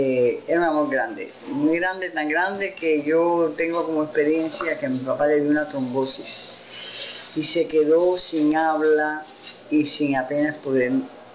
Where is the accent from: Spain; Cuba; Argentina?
Cuba; born there; Los cuatro nacimos en Cuba.